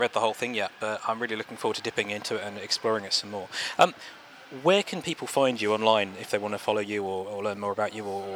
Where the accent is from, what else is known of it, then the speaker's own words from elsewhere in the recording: United Kingdom; Okay. Well, I'm British. All these distances look really ridiculously large.